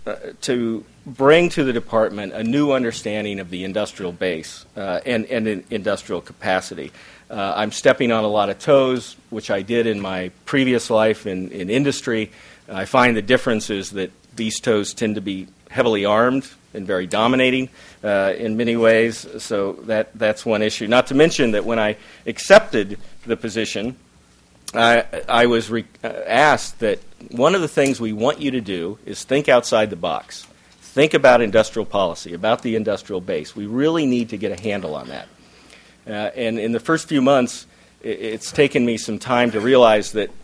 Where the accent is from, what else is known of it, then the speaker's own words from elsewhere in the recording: Kansas, United States; I'm as a Midwesterner that you took under your wings, and being from Western Kansas, I still want to try to convince you that South Dakota is part of the East Coast establishment.